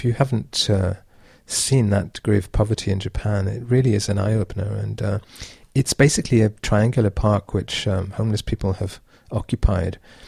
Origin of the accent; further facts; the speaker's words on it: Edinburgh, Scotland, United Kingdom; my hometown of Edinburgh in Scotland, which is the part I come from.